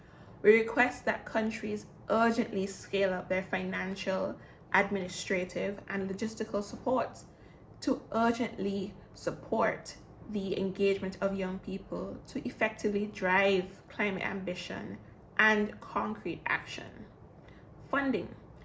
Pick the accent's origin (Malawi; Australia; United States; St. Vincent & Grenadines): St. Vincent & Grenadines; I am from St. Vincent and the Grenadines, the gem of the Antilles.